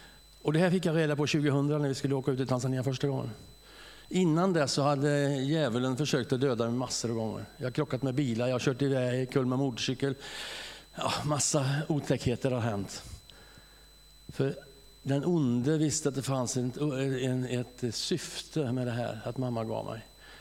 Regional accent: Skövde, Västra Götaland County, Sweden; born there; jag föddes i Skövde.

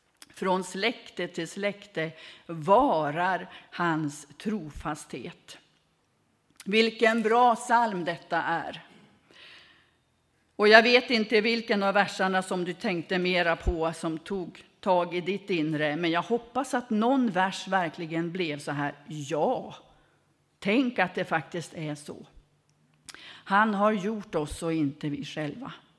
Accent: Västerbotten County, Sweden; för dig som inte känner mig, så kommer jag från Västerbotten och jag har numera 6 stycken syskon i livet.

